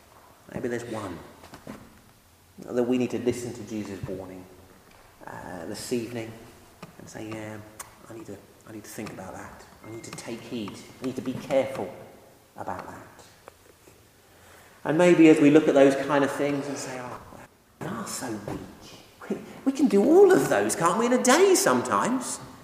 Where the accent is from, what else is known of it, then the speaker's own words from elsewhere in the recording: United Kingdom; most of us do not have servants, and we are British.